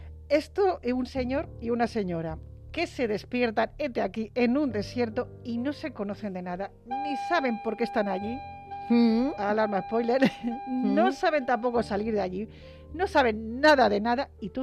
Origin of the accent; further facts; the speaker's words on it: Spain; Sí, porque somos los españoles.